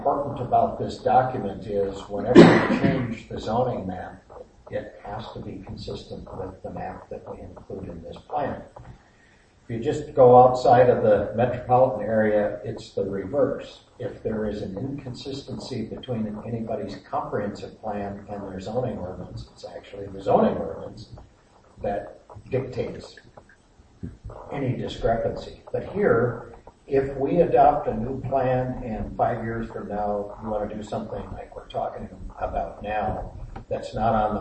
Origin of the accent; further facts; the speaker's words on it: Indiana, United States; And little did I know, because I was from Indiana, that I'd be here and working under this.